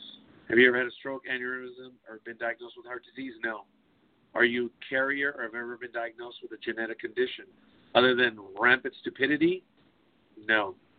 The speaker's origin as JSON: {"language": "English", "country": "Spain", "said": "I'm expecting to discover Persian, my Moorish heritage, being that I am from Spain."}